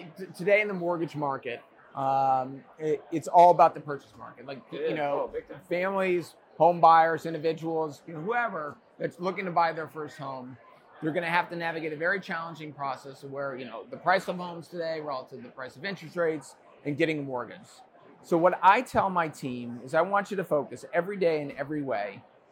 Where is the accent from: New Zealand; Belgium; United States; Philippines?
United States; Missouri; when I was a kid growing up in Missouri.